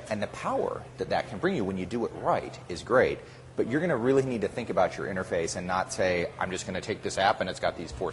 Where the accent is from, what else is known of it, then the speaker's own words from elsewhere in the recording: Chicago, Illinois, United States; I'm from Chicago, so I talked a little bit about what we can learn about design from John Hughes and some of his movies